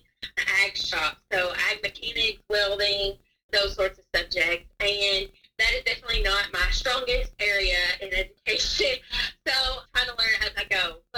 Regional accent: Cincinnati, Ohio, United States; now in Kentucky, United States; I live in far western Kentucky. I'm originally from Cincinnati, so maybe some of y'all know where that is.

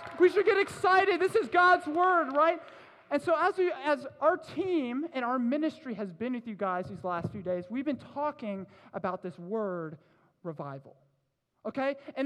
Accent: Orlando, Florida, United States; I am actually from Orlando, Florida, okay? Give it up, yes! Best state in the country, okay? I love Florida, it's fantastic.

